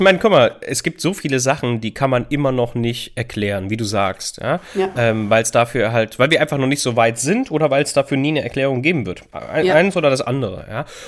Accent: Italy; ich bin natürlich als Italiener Katholik, ganz klar, bin aber auch sehr viel protestantisch groß geworden, weil ich bei meiner Omi viel war, mütterlicherseits, und die ist evangelisch

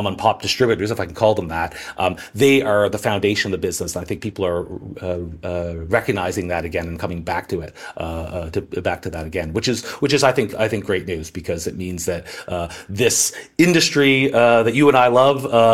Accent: Canada; I'm Canadian

